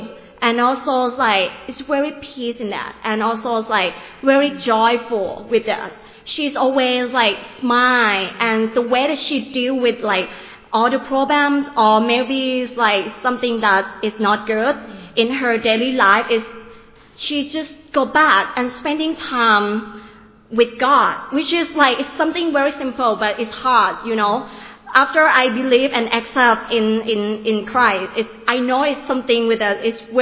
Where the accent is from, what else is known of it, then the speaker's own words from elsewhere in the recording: Nonthaburi, Thailand; also born or lived in Northeast Thailand; I come from North East. I was born there in northeast of Thailand, and then I grew up in Nong Thaburi, which is 1 hour and a half away from Bangkok. And then after I graduated, I moved in Bangkok downtown